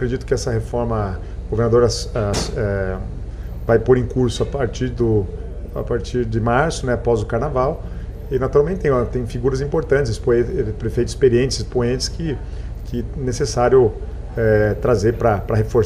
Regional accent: Pato Branco, Paraná, Brazil; also born or lived in Maringá; eu sou nascido em Maringá, fui criado em Pato Branco, sou um menino aqui no interior.

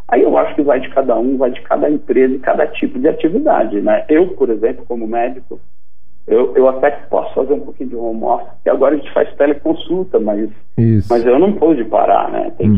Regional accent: São Paulo, Brazil; uma pessoa que vive em uma cidade grande, eu sou aqui de São Paulo

